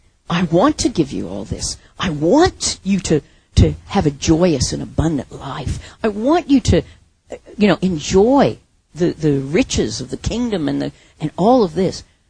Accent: New York, United States; moved away as an adult; now in Australia; that kind of, sort of, happened to me when I came from New York and came to live in the bush and you know, got married and was with Aboriginal people

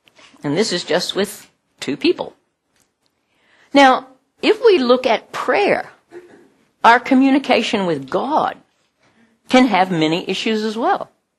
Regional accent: Oklahoma, United States; I grew up in Oklahoma, which is the land of tornadoes

